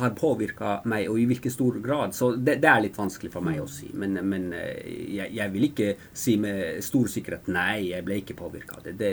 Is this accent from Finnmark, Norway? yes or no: yes; Kautokeino, Finnmark, Norway; jeg er oppvokst i Kautokeino i ja. Finnmark.